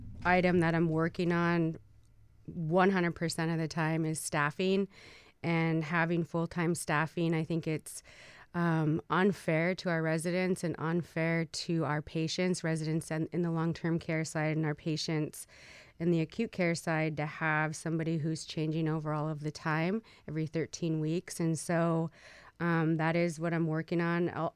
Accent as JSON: {"language": "English", "town": "St. Paul Island", "region": "Alaska", "country": "United States", "tie": "born or raised there", "said": "I grew up in St. Paul Island, which is about 800 miles west of Anchorage out in the Bering Sea. Went to school in Sitka at Mount Edgecombe High School for 4 years."}